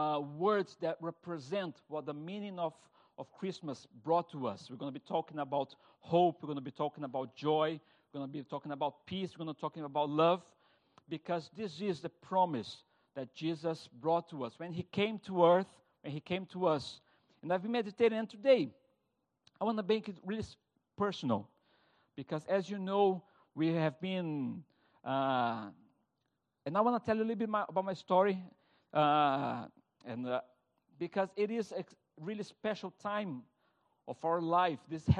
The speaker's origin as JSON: {"language": "English", "country": "Brazil", "accent": "Brazilian", "second_language": "English", "said": "As you know, my accent shows that I'm not British, I'm not French, I'm not Italian, I'm Brazilian."}